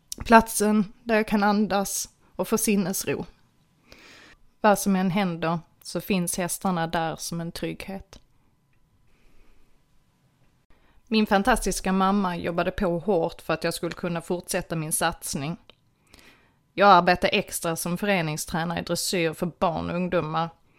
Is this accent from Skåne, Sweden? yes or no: yes; Skåne, Sweden; Född och uppvuxen i Platta Skåne, med höjdrädsla